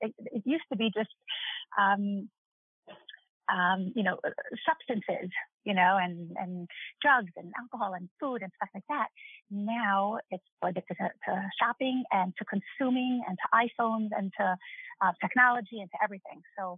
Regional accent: Brooklyn, New York, United States; moved away as an adult; also born or lived in Israel / Mexico City, Mexico; now in San Diego, United States; I grew up in Brooklyn, New York, in a highly concentrated Orthodox community, got married, moved to Israel, lived there for 7 years, moved to Mexico City. I lived there for 11 years. And about 2 years ago, I moved to San Diego, California.

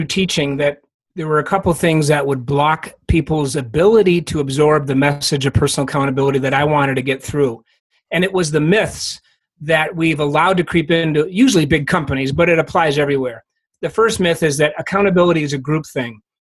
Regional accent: Ithaca, New York, United States; My wife and I grew up in Ithaca, New York, got married, joined the big company. I moved around the country.

